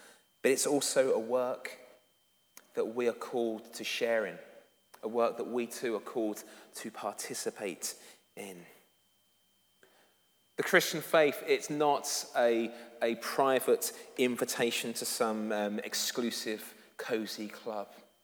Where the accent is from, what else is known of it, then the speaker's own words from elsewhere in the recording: England, United Kingdom; Just to use a very English phrase, I am English after all